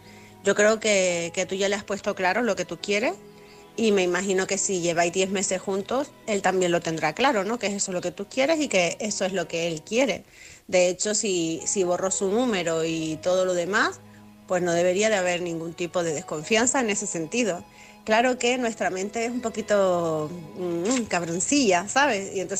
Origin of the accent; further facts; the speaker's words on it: Canary Islands, Spain; de Gran Canaria